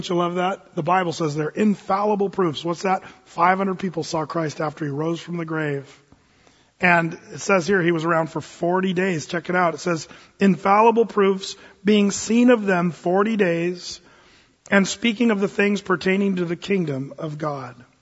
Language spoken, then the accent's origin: English; Fullerton, California, United States; born there; When I was born down in Southern California, Fullerton, there at St. Jude's, Fullerton, California